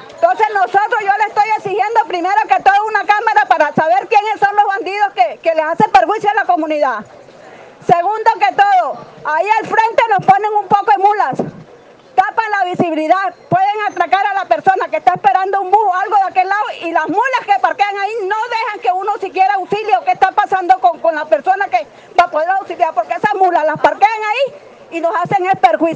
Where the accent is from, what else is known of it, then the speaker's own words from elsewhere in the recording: Santa Marta, Magdalena, Colombia; Les agradezco ese favor por mi pueblo, por mi barrio, por Mamatoco.